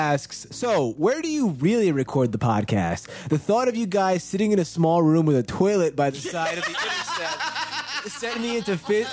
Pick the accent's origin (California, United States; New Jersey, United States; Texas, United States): New Jersey, United States; We're from New Jersey